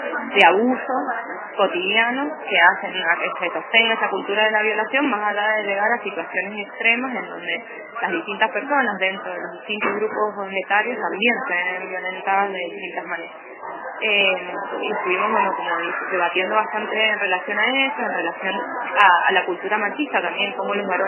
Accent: San Luis, Argentina; soy de San Luis

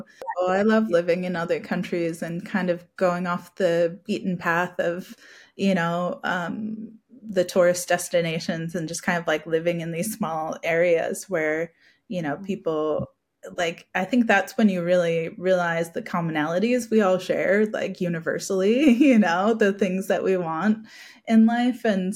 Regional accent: New Zealand; now in Australia; Even now living in Australia, I still feel very like a Kiwi living in Australia. And in that, I mean, most of my adult life really has been spent in New Zealand.

